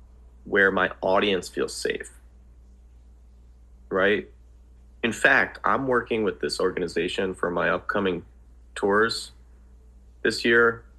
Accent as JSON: {"language": "English", "region": "New Jersey", "country": "United States", "tie": "born or raised there", "said": "I grew up in New Jersey in the 80s."}